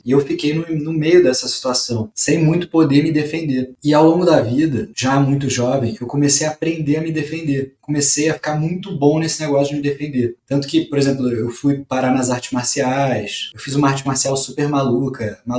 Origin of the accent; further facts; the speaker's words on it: Rio de Janeiro, Brazil; accent: carioca; moved away as an adult; Eu nasci e cresci no Rio, eu fiquei lá até mais ou menos uns 22, 23 anos de idade.